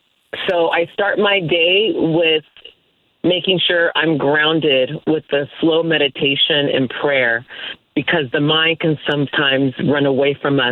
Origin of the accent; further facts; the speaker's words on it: Stockton, California, United States; So I grew up in Stockton, California, around a lot of different first generation immigrants.